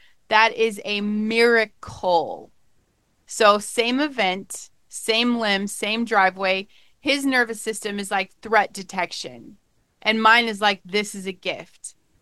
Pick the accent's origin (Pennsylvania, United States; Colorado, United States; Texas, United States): Colorado, United States; now in Michigan, United States; If you guys don't know anything about Michigan, because I'm from Colorado, so it's kind of a desert, right?